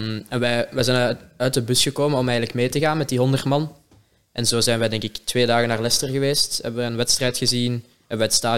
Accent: Leuven, Flemish Brabant, Belgium; Ik ben een geboren en getogen Leuvenaar.

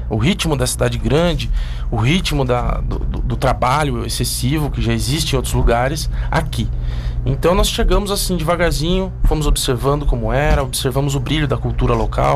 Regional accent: São Paulo, Brazil; Porque nós somos de São Paulo, interior de São Paulo

